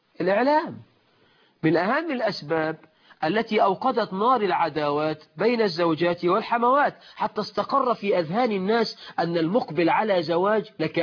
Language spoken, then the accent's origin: Arabic; Egypt; ده مثل عندنا في مصر. يقول لك ربي يا خيبة للغيبة، ده مثل برضه مصري.